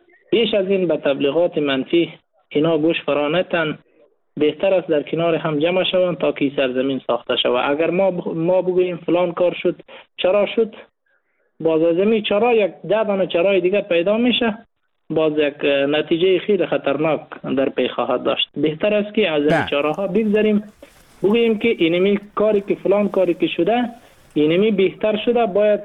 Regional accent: Afghanistan; بهتر است ما به عنوان یک مسلمان، به عنوان یک افغان کاری نکنیم

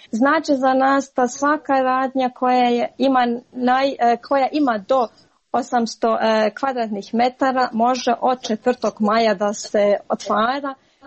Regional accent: Montenegro; ja sam poreklom iz Crne Gore i svakodnevno pratim vijesti iz Crne Gore

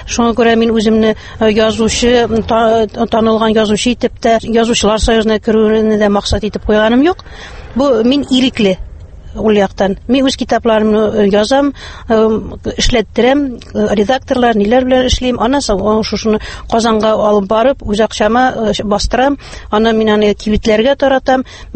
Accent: Akhuna, Bashkortostan, Russia; born there; moved away as an adult; now in Naberezhnye Chelny, Russia; Мин үземнең тумышым белән Башкортстаннан, Учалы районы Ахуна авылыннан. Мин 78-нче елны шушы КамАЗ төзелешенә килдем һәм шушында мөслим җигитенә кияүгә чыгып, шушында тормыш корып, хәзерге көндә дә шушы Чаллы шәһәрендә яшим.

